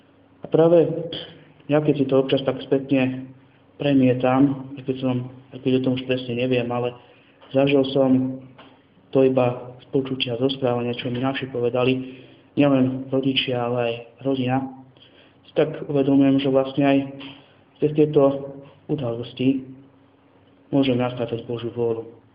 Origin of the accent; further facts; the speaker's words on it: Trenčín, Trenčín Region, Slovakia; born there; ja som sa narodil tu, v tejto nemocnici v Trenčíne